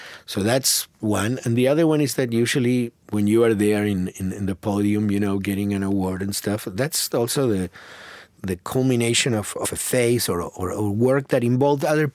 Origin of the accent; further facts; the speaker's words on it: Argentina; moved away; So in that context, you know, I came from Argentina to look at the world